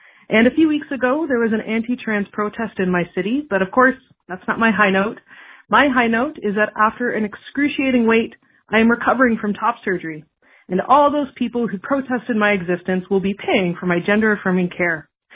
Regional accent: Canada; I'm a Canadian listener since 2016

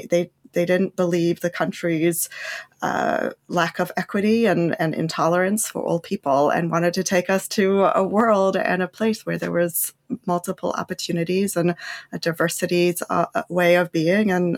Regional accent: South Africa; now in United States; I think that I'm an immigrant. I came from South Africa, and we left apartheid South Africa to come to America because of its religious freedom and ability to practice and be how we dreamed.

